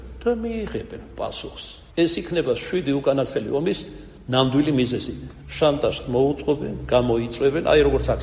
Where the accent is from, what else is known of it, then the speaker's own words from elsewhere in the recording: Kartli, Georgia; მე რომ მკითხოთ ქართლელი ვარ, ჩვენში ამან ახია ეგეცე რა